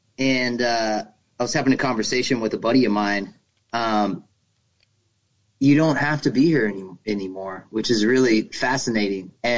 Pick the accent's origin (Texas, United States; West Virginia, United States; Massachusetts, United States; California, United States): California, United States; Fresno; And I'm from Fresno, California, where Jesus was born.